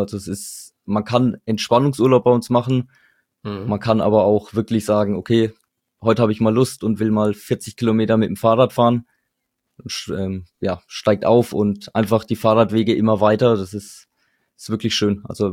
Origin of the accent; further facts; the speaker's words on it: Bavaria, Germany; born there; Ich komme gebürtig aus dem Würzburger Landkreis.